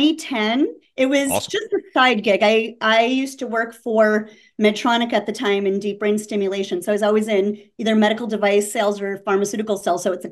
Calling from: Scranton, Pennsylvania, United States; So I am calling from Scranton, PA, which is the home of the office, as everyone knows. I usually live in Los Angeles. I kind of split my time.

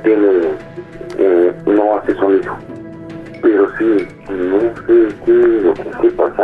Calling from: Toluca, State of Mexico, Mexico; De Toluca.

